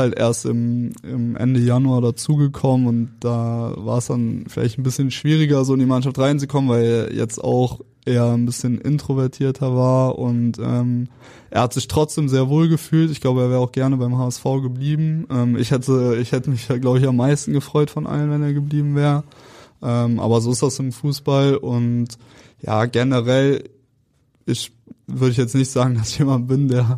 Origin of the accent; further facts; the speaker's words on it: Cologne, North Rhine-Westphalia, Germany; Ja, ich komme aus Köln.